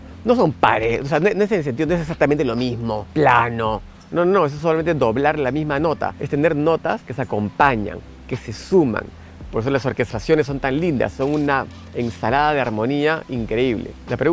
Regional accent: Peru; moved away; en mi país, Perú, hacer terapia es... ¡Ay, no te van, te van a medicar! Así de ignorantes somos en mi querido país sobre el tema de la terapia.

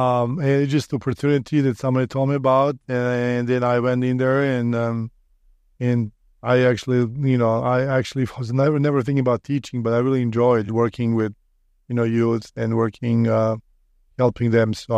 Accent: Serbia; every time when I say I'm from Serbia, people will say, oh, you're from Siberia, Russia, I know.

